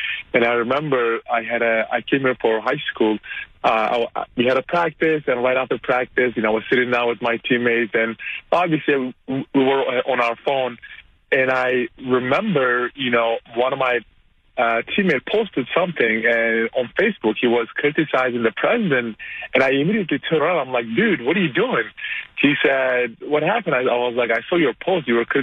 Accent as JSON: {"language": "English", "country": "Turkey", "said": "the problems that were happening in my home country, Turkey."}